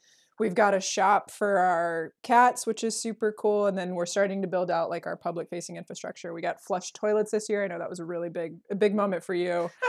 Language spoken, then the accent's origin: English; Kodiak, Alaska, United States; also born or lived in Sitka; I am from Kodiak. I was born in Sitka, but I was raised in Kodiak.